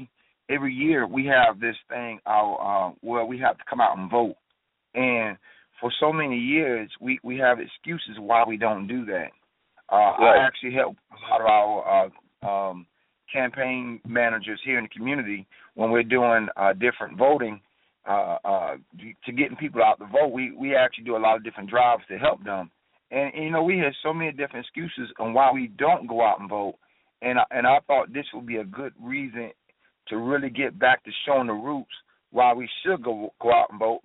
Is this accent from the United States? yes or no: yes; Elizabeth, New Jersey, United States; also born or lived in Georgia; now in North Carolina, United States; I was raised in New Jersey. I went to school in Georgia, Savannah, Georgia, and I wound up moving to North Carolina, and I've been here ever since.